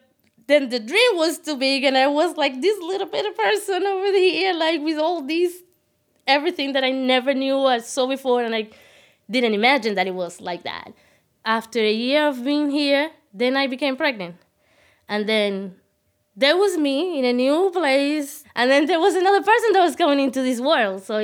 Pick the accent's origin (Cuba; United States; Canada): Cuba; English is a second language; moved away as an adult; study English in Cuba, it's not the same thing. And when people used to ask me in English, I said that I didn't speak English, in English.